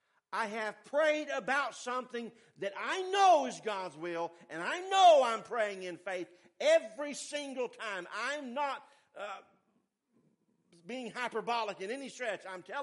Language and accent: English; the South, United States; When I was a young man growing up in the South, I was a Braves fan.